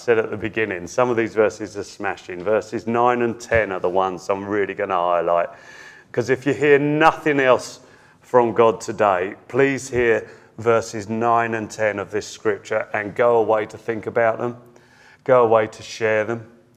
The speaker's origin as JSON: {"language": "English", "country": "United Kingdom", "said": "We're so British, aren't we?"}